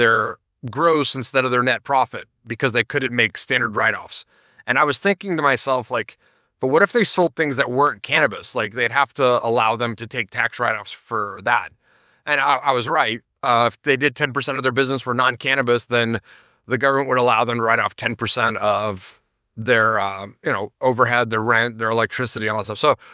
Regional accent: Denver, Colorado, United States; also born or lived in California; And I'm from Denver originally. At the time that cannabis became legal, I lived in California. But being from Denver, a lot of my friends got licenses.

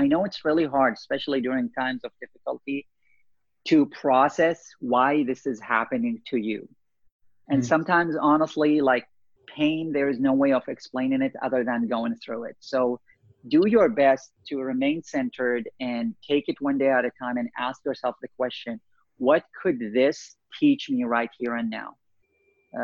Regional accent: Baghdad, Baghdad Governorate, Iraq; I was born and raised in Baghdad, Iraq, in the middle of the Iraqi-Irani war. My first day of school when I was 5 and a half in Baghdad

